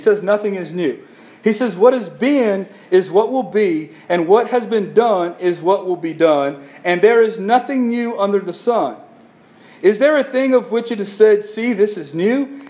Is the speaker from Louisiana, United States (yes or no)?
yes; Ville Platte, Louisiana, United States; I'm from Ville Platte. You obviously, most of you know that.